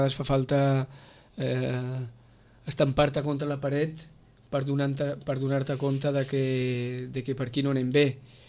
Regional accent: Catalonia, Spain; m'he criat i nascut a la Blanca Subur

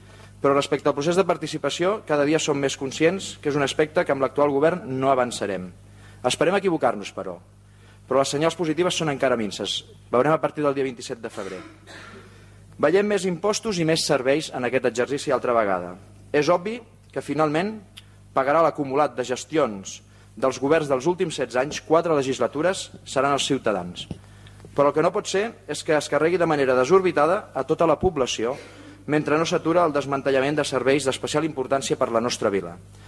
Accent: Catalonia, Spain; Hem arribat aquí com a poble català per la manca d'una aposta productiva en l'economia

